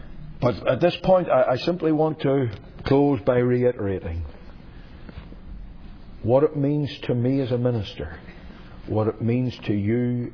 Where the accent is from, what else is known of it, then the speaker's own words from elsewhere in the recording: Ireland; Me, I'm an Irishman and I just fly by the seat of my pants.